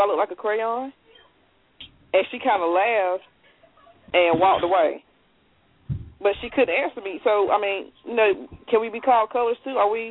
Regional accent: United States; Just call me an American because that's what I am. I was born in America.

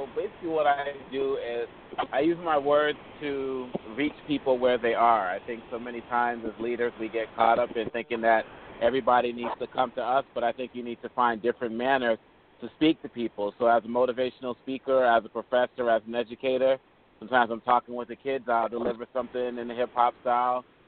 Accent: United States; accent: American; As you can hear, my accent is an American accent, but my parents are from Congo in Central Africa. So growing up in the States, you know, 80s and 90s

